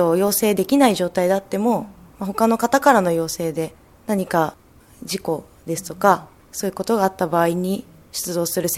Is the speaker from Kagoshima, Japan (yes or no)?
no; Hiroshima, Japan; もともとは私広島県出身なんですが、